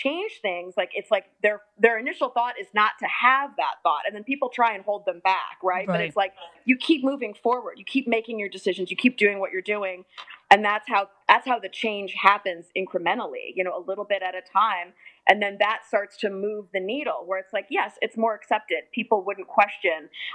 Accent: Midwest, United States; I mean, I grew up in the Midwest, so, like, I guess I did.

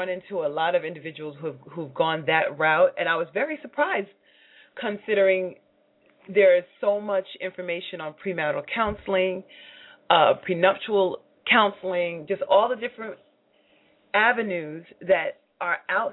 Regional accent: New York, United States; I'm from New York, so I want to hear this.

